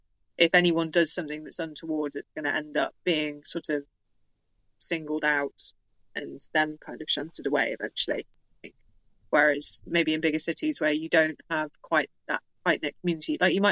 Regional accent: Worcester, West Midlands, United Kingdom; where I grew up in Worcester, which is like countryside

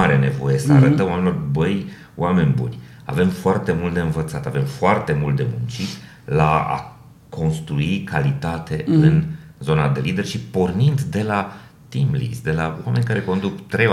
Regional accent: Maramureș County, Romania; și eu vin din Maramureș

